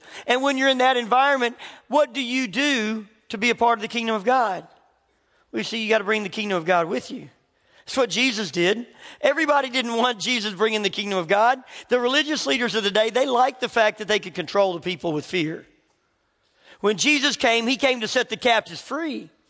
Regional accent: Memphis, Tennessee, United States; You know, when I grew up in Memphis.

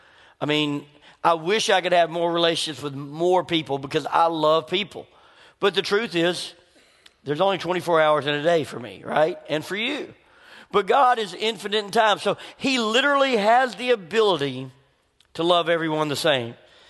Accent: Memphis, Tennessee, United States; also born or lived in California; I grew up in Memphis. Memphis is a very much a different culture than Cookeville, Tennessee. I lived in California, very different culture than where we're at.

